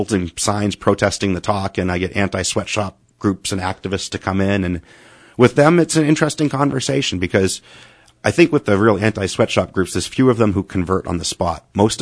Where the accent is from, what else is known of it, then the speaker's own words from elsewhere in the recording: Haverhill, Massachusetts, United States; now in West Texas, United States; I'm relatively new here to West Texas still, if the accent hasn't come through. I grew up in New England. In fact, Haverhill, Massachusetts, which was known as the Shoe City